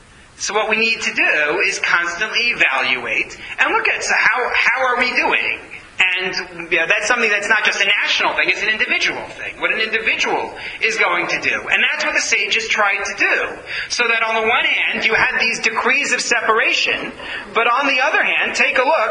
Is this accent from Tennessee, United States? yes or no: no; New York City, New York, United States; It's annoying when people do. I'm a New Yorker.